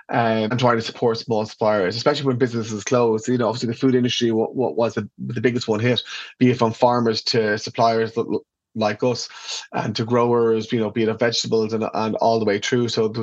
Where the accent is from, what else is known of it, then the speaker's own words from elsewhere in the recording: Ireland; You know, we travel an awful lot as Irish people.